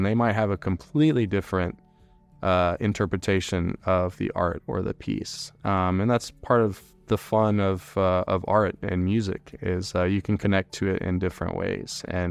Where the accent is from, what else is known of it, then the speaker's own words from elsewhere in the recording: Houston, Texas, United States; Since I come from Texas, I come from a city called Houston, which is a big city. I grew up with country music.